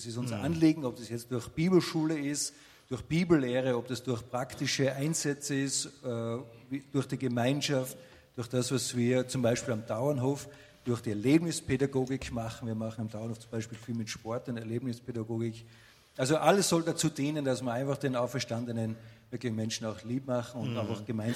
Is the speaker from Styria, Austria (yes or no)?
yes; Schladming, Styria, Austria; Jahrgang 75, ganz wichtig. Und bin auch dort in Schladming geboren, wo die Arbeit auch ist, der Tauernhof. Also ich bin Eingeborener sozusagen dort